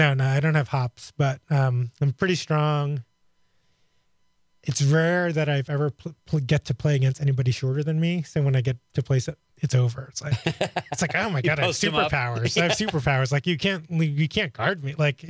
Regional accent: New York City, New York, United States; I'm pretty good handle. I'm from New York City. So I have good handle, but also it was, you know, my formative years were the 90s.

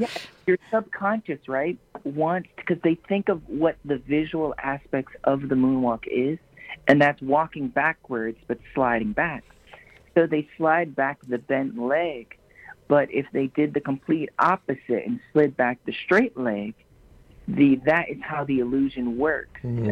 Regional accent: Woonsocket, Rhode Island, United States; now in Branson, United States; Well, I'm originally from Woonsocket, Rhode Island, but I currently live in Branson, Missouri.

